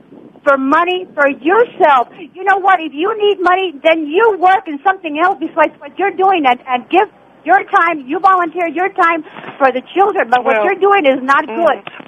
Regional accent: Mexico; now in United States; I come from Mexico

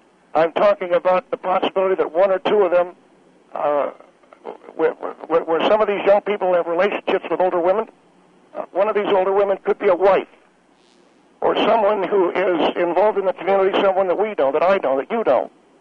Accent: Buena Park, California, United States; I come from Buena Park. They were small towns in those days

